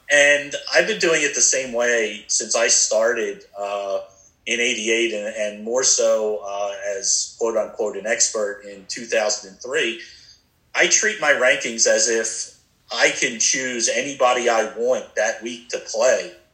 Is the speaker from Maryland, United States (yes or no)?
yes; Baltimore, Maryland, United States; I'm from Baltimore, by the way